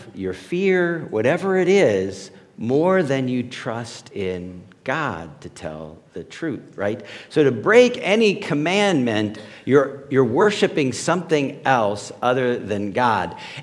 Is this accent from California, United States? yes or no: no; Cleveland, Ohio, United States; And I was talking to a guy, and he's in Pittsburgh, and he found out I was from Cleveland, and he swore at me and hung up.